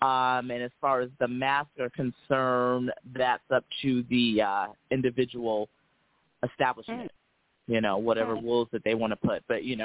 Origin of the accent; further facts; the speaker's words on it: California, United States; I'm from Cali, but I don't find the food here all that great